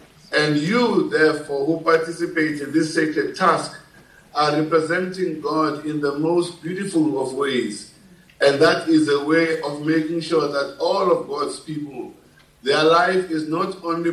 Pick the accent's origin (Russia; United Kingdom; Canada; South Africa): South Africa; This is still South Africa. Whatever your perceptions are, I am still South African.